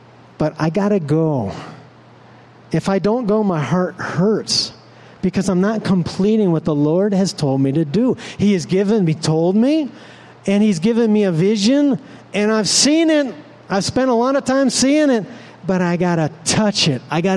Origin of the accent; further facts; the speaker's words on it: United States; One of the things I know growing up as an American, we're really, it's kind of in our culture, this thing about being perfect.